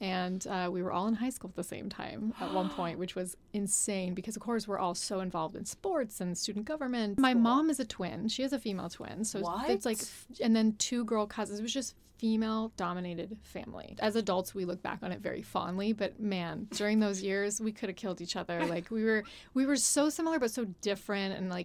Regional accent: San Jose, California, United States; My family grew up in San Jose. I was born in San Jose. So Bay Area, definitely.

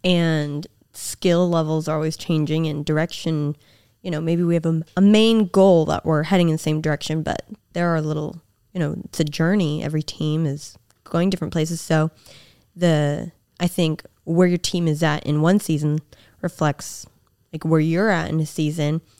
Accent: California, United States; I'm from the Bay.

